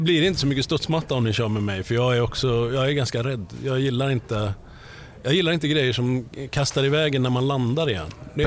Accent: Västerås, Västmanland County, Sweden; now in Gothenburg, Sweden; Men jag kommer från Västerås.

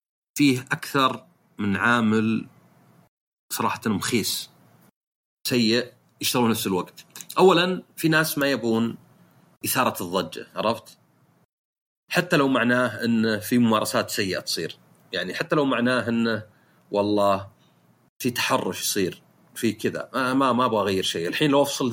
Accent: Saudi Arabia; هذا في معظم العالم يعني حتى عندنا في السعودية

